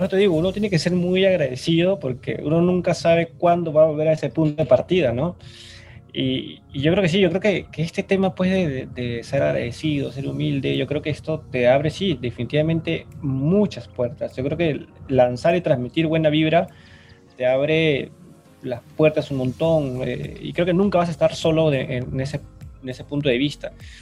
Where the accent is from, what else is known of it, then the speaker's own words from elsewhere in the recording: Peru; Me dice, ¿de qué parte eres? Ah, soy de Perú, ¿no?